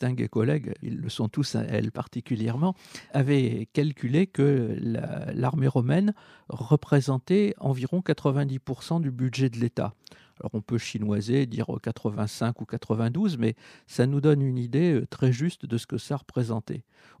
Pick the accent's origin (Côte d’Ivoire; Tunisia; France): Tunisia; Carthage, Tunis Governorate; born there; parce que je suis né à Carthage.